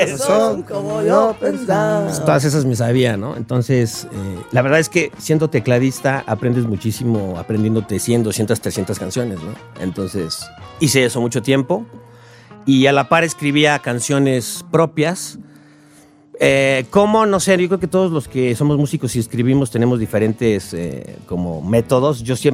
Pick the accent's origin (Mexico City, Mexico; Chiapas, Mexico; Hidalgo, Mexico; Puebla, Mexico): Mexico City, Mexico; Yo soy de la Ciudad de México.